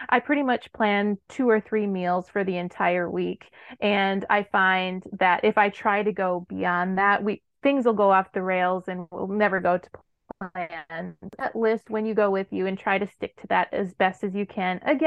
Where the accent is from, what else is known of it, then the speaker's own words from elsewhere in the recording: Wisconsin, United States; When I was back in my home state of Wisconsin, we would shop at Aldi because that was the cheaper option for us.